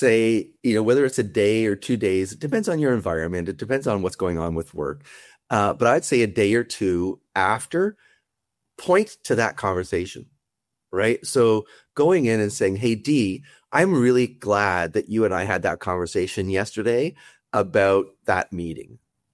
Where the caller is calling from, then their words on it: Toronto, Ontario, Canada; I'm from Toronto, Ontario in Canada.